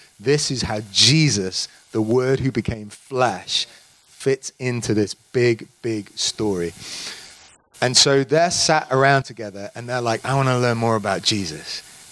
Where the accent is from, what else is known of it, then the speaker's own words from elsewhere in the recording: England, United Kingdom; I'm obviously English.